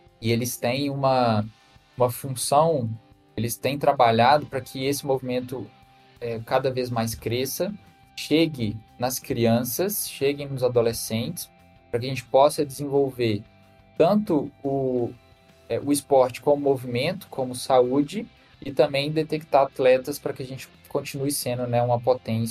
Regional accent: Minas Gerais, Brazil; eu sou de Minas Gerais, né? Eu estou hoje em Belo Horizonte.

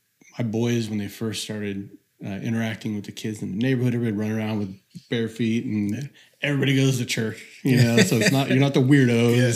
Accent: California, United States; I'm from Northern California, bro.

